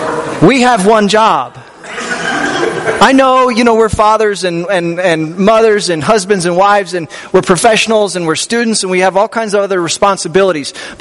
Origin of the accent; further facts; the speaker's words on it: Kansas, United States; now in Colorado, United States; I grew up in Kansas, and so when I go back home now, it's good news for me to tell people I get to live in beautiful, colorful Colorado, right?